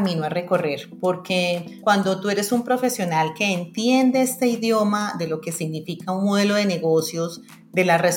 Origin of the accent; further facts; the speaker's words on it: Colombia; qué bueno que podamos nosotros como colombianos ser quienes hagamos parte